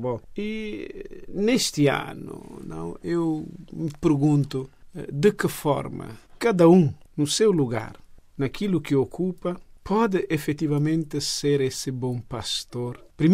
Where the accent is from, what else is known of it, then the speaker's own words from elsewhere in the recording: Mozambique; enquanto moçambicano, enquanto africano, enquanto homem.